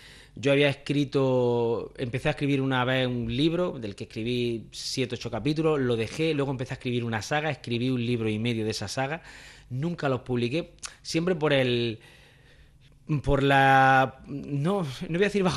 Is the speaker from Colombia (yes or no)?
no; El Ejido, Andalusia, Spain; por toda la provincia de Almería en general y por mi pueblo de Elegido en particular.